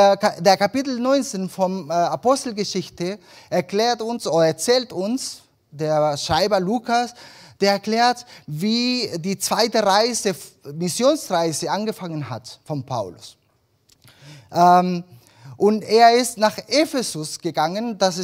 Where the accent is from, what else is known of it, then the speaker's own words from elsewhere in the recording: Chile; Wir sind als Familie seit 2017 in Chile. Ich komme ursprünglich aus Chile. Ich bin in Chile geboren und aufgewachsen